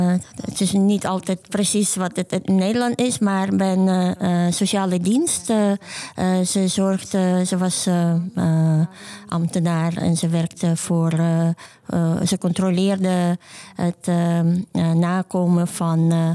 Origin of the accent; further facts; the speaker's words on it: Ukraine; Dutch is a second language; moved away as an adult; now in Netherlands; Ik ben 45 jaar. Ik ben oorspronkelijk uit Oekraïne. Kom oorspronkelijk uit Oekraïne.